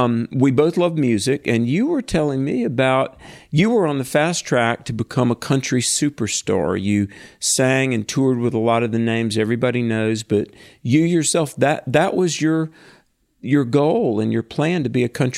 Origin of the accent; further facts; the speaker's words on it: Greensboro, North Carolina, United States; My hometown, actually.